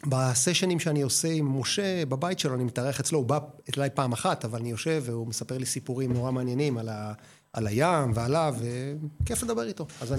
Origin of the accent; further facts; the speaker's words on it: Geva, Northern District, Israel; אז אני אספר על הילדות שלי בקיבוץ